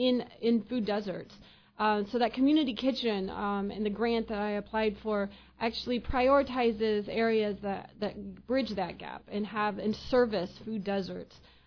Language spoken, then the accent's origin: English; Mount Sterling, Illinois, United States; Same with me. I grew up in Mount Sterling, smaller than that, and we had two grocery stores as well.